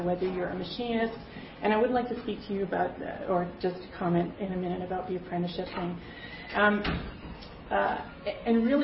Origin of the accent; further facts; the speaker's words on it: Canada; I am from Canada, so I have a slightly different perspective.